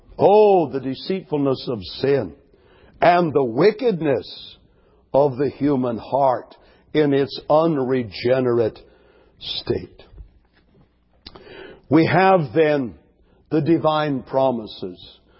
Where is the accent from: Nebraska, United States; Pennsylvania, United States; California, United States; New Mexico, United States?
California, United States; I grew up on the California coast.